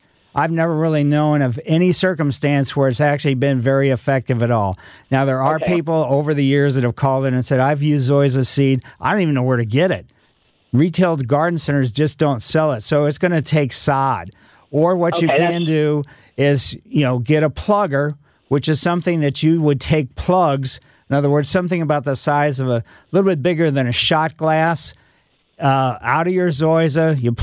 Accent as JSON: {"language": "English", "town": "Ellisville", "country": "United States", "tie": "born or raised there", "said": "I grew up in Ellisville. We almost had an acre yard."}